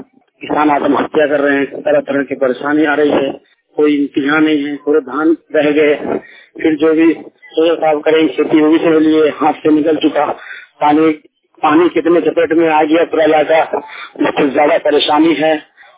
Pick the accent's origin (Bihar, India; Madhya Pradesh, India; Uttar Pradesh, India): Bihar, India; Brahma; ग्राम ब्रह्मा का रहने वाला हूँ। 4 नंबर वार्ड पंचायत सिंह प्रखंड जिला समस्तीपुर।